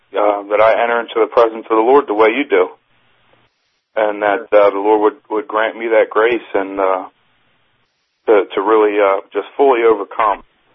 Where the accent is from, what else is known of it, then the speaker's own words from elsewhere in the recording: New Jersey, United States; I'm from New Jersey.